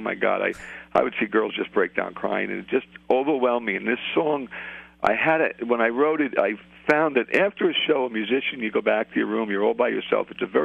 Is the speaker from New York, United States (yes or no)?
yes; Brooklyn, New York, United States; I'm a kid from the streets. I was born in Brooklyn, poor neighborhood. Mom and dad and I had brother, three sisters, lived in four rooms, Coldwater Flat, tough neighborhood.